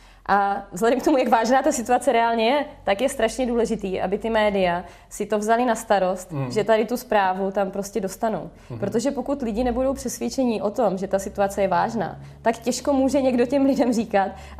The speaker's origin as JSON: {"language": "Czech", "town": "Brno", "region": "South Moravian Region", "country": "Czechia", "said": "Za nás, já jsem z Brna, tak za nás můžu říct"}